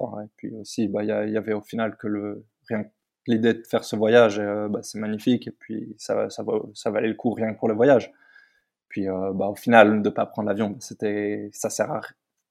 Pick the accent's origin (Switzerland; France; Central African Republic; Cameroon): Switzerland; Lausanne, Vaud; Je suis parti du coup de Suisse, de chez moi à Lausanne.